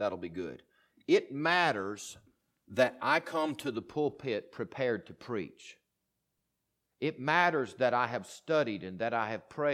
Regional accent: Southern United States, United States; Well, number one, I grew up in the South, and a lot of my people are rural people

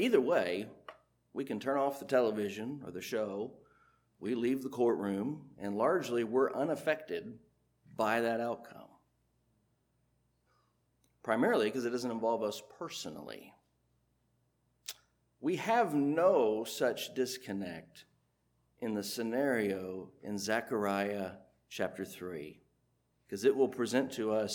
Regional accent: Evansville, Indiana, United States; I grew up in Evansville, so don't hold that against me too much

